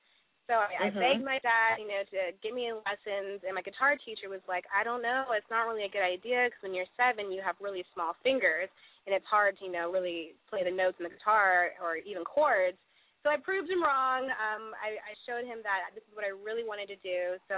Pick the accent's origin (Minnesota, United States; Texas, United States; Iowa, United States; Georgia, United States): Iowa, United States; Cedar Rapids; I'm from Cedar Rapids, Iowa